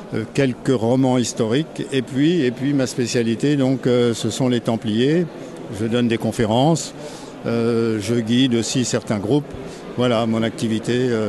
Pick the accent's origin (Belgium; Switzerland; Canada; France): France; Grand Est; now in Lyon, France; Je viens de l'Aube, mais ça fait 10 ans maintenant que je suis dans Lyon.